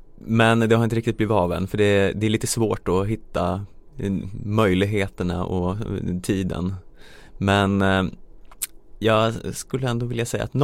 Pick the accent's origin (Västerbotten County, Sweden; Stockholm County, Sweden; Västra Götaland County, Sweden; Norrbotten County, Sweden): Stockholm County, Sweden; Stockholm; Det är ju lite svårt som stockholmare att åka skidor.